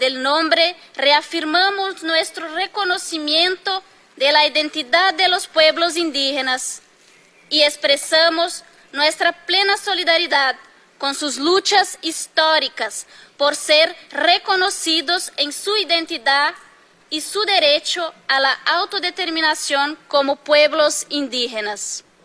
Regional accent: Brazil; de la Vía Campesina. Vengo desde Brasil

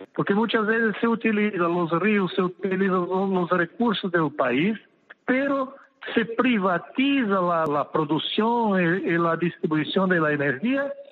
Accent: Brazil; Spanish is a second language; soy de Brasil

